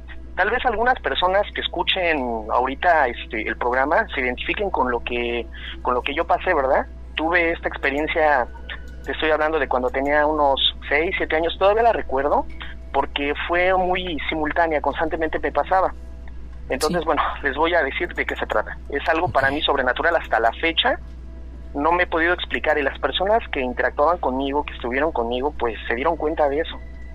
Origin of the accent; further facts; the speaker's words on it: Nezahualcóyotl, State of Mexico, Mexico; now in Veracruz, Mexico; aquí radico actualmente, pero pues yo soy del Estado de México, soy de Ciudad Neza, pero ya radico actualmente aquí en Veracruz.